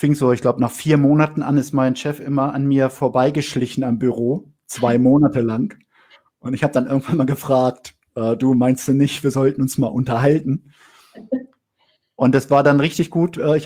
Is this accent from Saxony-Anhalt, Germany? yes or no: no; Bodenburg, Lower Saxony, Germany; also born or lived in Rhineland-Palatinate / Bavaria; also ich bin von Bodenburg, Niedersachsen nach Rheinland-Pfalz gezogen mhm. und dann zwischendurch waren wir mal 2,5 Jahre in Bayern